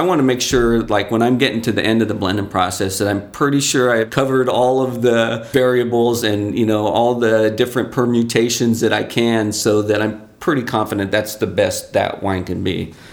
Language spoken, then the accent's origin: English; California, United States; Yeah, I grew up in the Bay Area. I'm one of the few natives left.